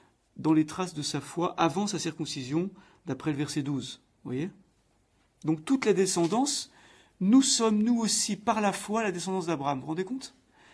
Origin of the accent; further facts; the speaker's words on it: Saint-Étienne, Auvergne-Rhône-Alpes, France; Quand j'étais enfant, j'habitais à Saint-Étienne, donc on jouait au football tout le temps, dans la cour de récréation, sur les terrains vagues, partout, partout.